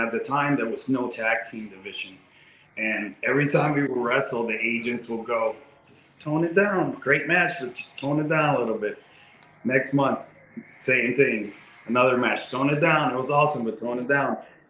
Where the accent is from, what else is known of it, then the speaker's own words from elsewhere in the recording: Puerto Rico; also born or lived in Chicago; now in United States; I'm a Chicago boy because I moved from Puerto Rico to Chicago and I lived there for 7 years.